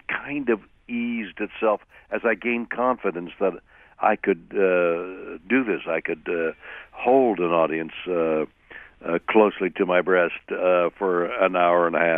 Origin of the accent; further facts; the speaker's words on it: Canada; moved away as an adult; now in New York, United States; I come from the theater from Canada. I did a lot of theater there and then came to New York as a young actor in a classical play and then just remained, essentially.